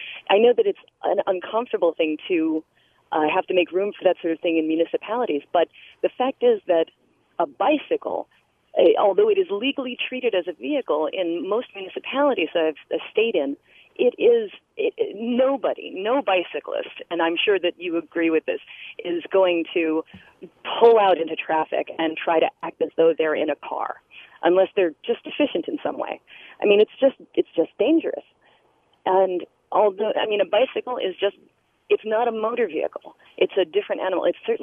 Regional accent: New York, United States; I grew up in New York

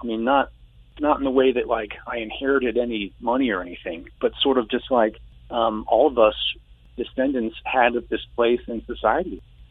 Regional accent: Maryland, United States; And I was raised in Maryland, which is thought of as a border state, but really slavery was legal there.

